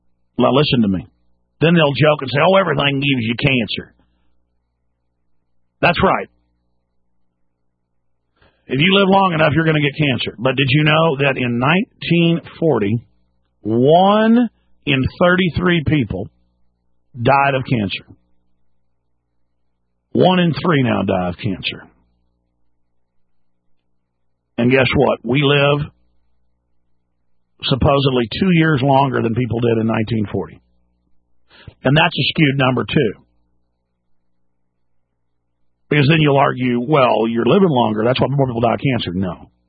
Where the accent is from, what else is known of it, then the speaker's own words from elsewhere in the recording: Dallas, Texas, United States; I mean, I grew up in Dallas, folks